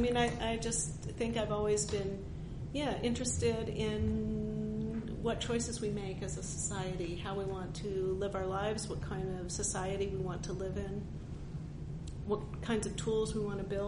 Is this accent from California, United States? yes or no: yes; Los Angeles, California, United States; Oh, in the Valley. An original Valley girl.